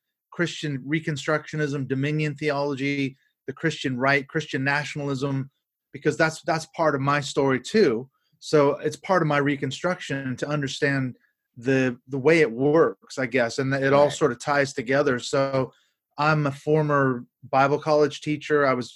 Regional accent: Seattle, Washington, United States; moved away as an adult; now in United Kingdom; Well, I was raised in Seattle, Washington. I live here in the UK now. We've been here about 14 and a half years. I actually came over here to do a PhD.

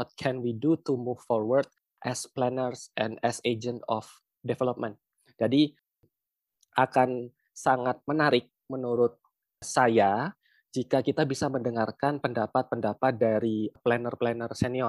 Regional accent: Malang, East Java, Indonesia; terjadi di kampung halaman kami yang PWKUB berada, yaitu di Malang Raya

